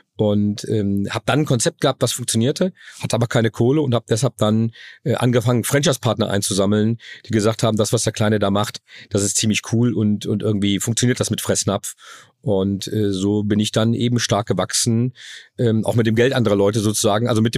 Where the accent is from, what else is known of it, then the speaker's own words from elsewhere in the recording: Dormagen, North Rhine-Westphalia, Germany; Ja, und ich bin in Köln geboren, in Dormagen aufgewachsen. Also alles hier so ein bisschen im Speckgürtel.